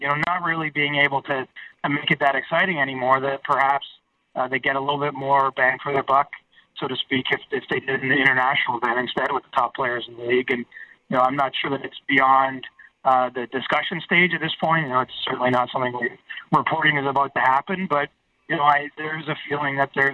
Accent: Ontario, Canada; it was nice to give my hometown a little shout out, which. From a small town in Ontario that made a lot of people there happy.

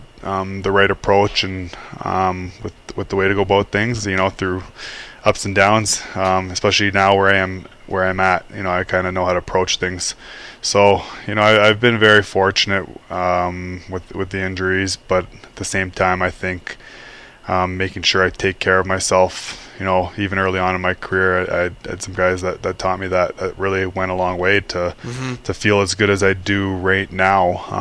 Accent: Toronto, Ontario, Canada; Yeah, I grew up in Toronto, and I was a huge Leafs fan.

